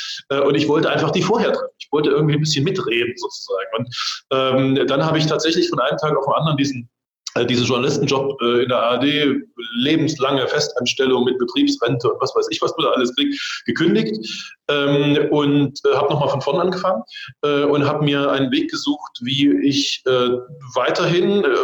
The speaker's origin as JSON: {"language": "German", "region": "East Germany", "country": "Germany", "said": "Ich komme aus dem Osten."}